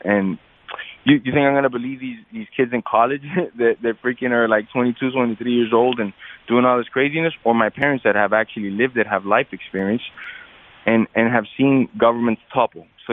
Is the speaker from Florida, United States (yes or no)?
yes; Miami, Florida, United States; I'm a Latin person. You know, I'm a minority in this country. Growing up in Miami, I wasn't maybe the biggest minority